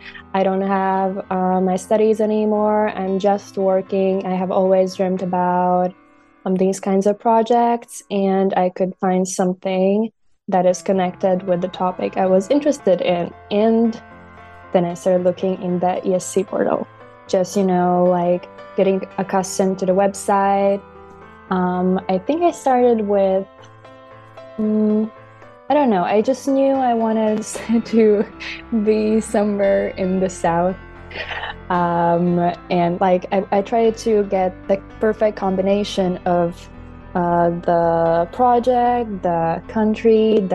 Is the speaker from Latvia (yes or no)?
yes; Latvia; now in Italy; I come from a very small village in Latvia. I went to school there, did a lot of active stuff